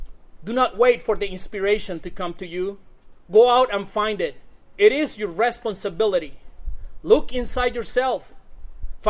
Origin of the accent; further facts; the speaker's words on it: Colombia; Due to Colombian policies, I was required to do my senior year again back in my home country.